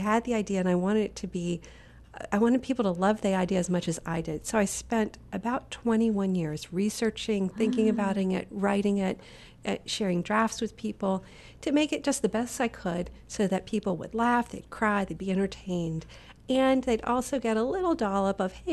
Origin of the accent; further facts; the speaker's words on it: Selma, Alabama, United States; I grew up in Selma, Alabama. After I had been in a military family, we ended up there.